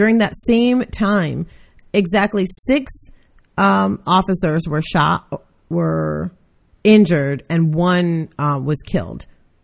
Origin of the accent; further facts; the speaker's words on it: Brooklyn, New York, United States; And it was it was in my hometown of Brooklyn, New York.